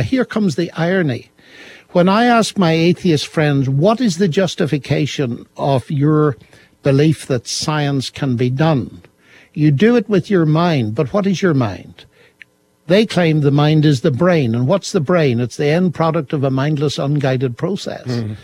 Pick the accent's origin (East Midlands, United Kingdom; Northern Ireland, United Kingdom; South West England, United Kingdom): Northern Ireland, United Kingdom; I come from Northern Ireland, and that's an unusual place to come from because it has a reputation for sectarianism.